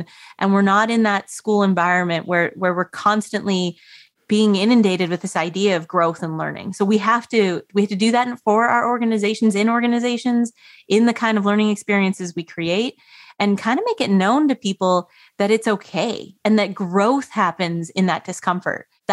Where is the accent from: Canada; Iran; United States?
Canada; So I grew up in Canada, very cold, very snowy. And I learned how to ski really early because that's just what you do. Like, I live in Canada, there's a lot of snow.